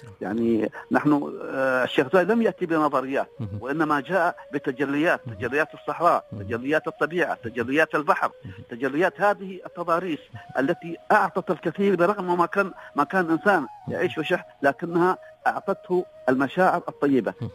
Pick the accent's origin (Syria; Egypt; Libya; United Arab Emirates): United Arab Emirates; احنا يعني ابن الامارات